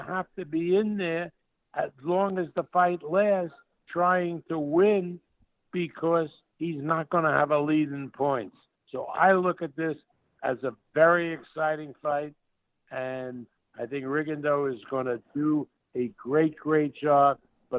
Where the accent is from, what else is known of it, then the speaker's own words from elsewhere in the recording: Nevada, United States; but I come from Nevada, so it's legal now